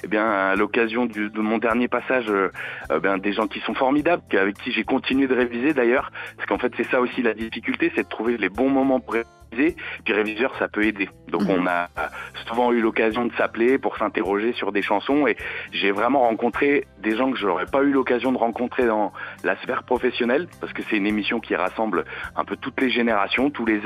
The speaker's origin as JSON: {"language": "French", "region": "Auvergne-Rhône-Alpes", "country": "France", "said": "Mais je suis vraiment de la région, moi je travaille à Villefranche et puis j'habite à Villeurbanne, tout près de Lyon."}